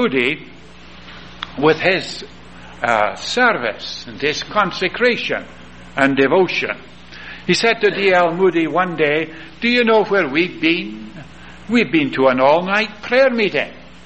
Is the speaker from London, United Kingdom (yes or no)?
no; Scotland, United Kingdom; the home where I was brought up in Lanarkshire in Scotland.